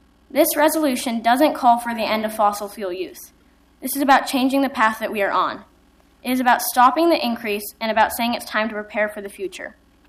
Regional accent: Portland, Oregon, United States; born there; I also am an eighth grader at Sunnyside Environmental School. I was born here in Portland, and I am proud to live in a city

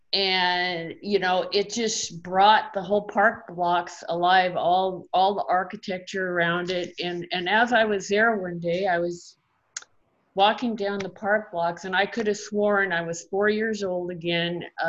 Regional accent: Portland, Oregon, United States; I was born and raised here in Portland.

